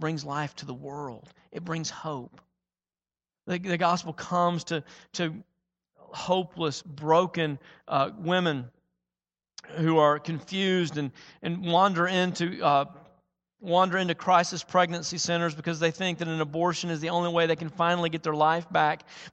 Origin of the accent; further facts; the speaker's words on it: Tennessee, United States; I grew up in West Tennessee. We had marshes everywhere.